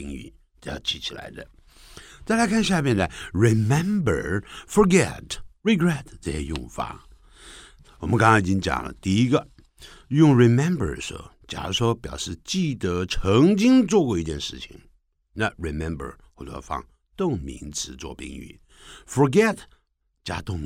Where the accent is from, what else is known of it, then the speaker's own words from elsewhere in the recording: China; 不我是中国人嘛所以呢我在学英语的时候因为我是不断的在看文章啊